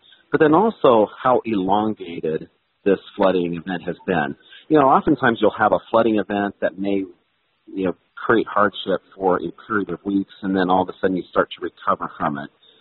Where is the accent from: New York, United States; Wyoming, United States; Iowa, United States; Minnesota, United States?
Iowa, United States; I'm from Central Iowa, so I experienced kind of the challenges, from that flooding event.